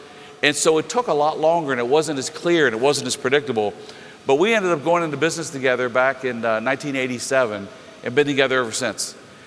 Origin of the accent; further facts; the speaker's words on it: Cincinnati, Ohio, United States; I'm from Cincinnati, and I invited people from, you know, probably a 100-mile radius